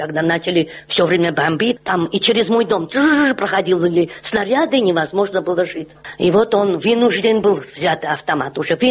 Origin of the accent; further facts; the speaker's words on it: Abkhazia, Georgia; first language Mingrelian; Russian is a second language; Я же почти как абхазская, я там родилась, там постарела.